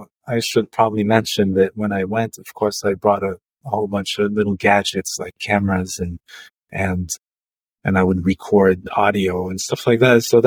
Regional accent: Quebec, Canada; also born or lived in Japan; I was born in Japan, but I grew up in Quebec, in Canada.

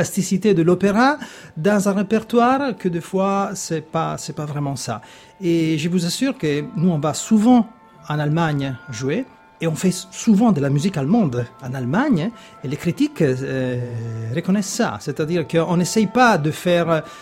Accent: Italy; et on est italien

